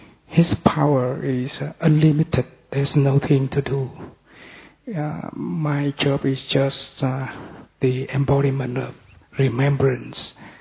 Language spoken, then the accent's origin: English; Vietnam; English is a second language; Thank you very much, sister. … from Vietnam.